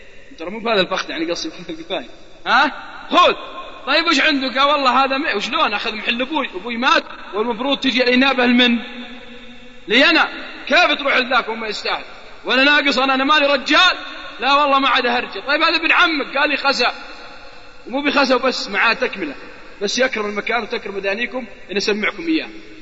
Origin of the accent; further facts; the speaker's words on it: Al-Qassim, Saudi Arabia; عندنا في القصيم